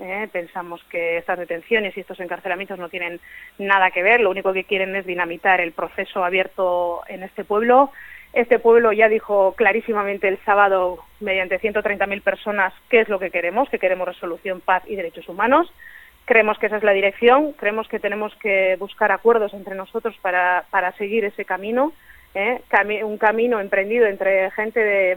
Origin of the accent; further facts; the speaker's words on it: Basque Country, Spain; como vasca que soy